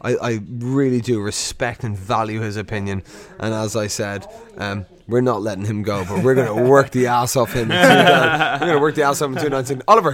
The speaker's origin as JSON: {"language": "English", "country": "Ireland", "said": "I'm Irish"}